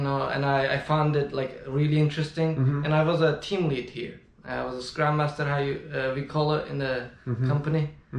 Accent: Mingachevir, Azerbaijan; also born or lived in Fizuli / Baku; now in California, United States; И я вот рос в Мингачевире, родился в Карабахе

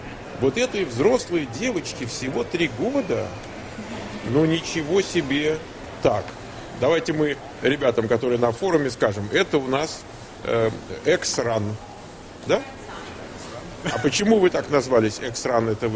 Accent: Moscow, Russia; Я из Лефортово.

